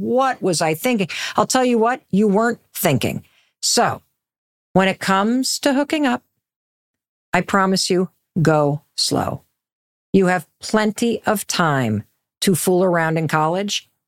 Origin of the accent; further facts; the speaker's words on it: Midwest, United States; when I got to Dartmouth 38 years ago, I was from the Midwest. I went to a tiny little public high school.